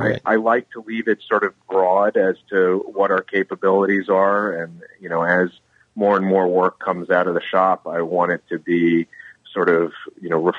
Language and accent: English; New York, United States; now in California, United States; You know, as a New Yorker who's moved to California